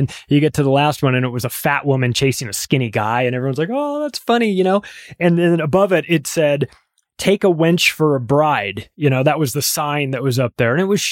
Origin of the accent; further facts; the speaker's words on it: California, United States; I grew up in Southern California, so Disneyland was a 2-hour drive from my house.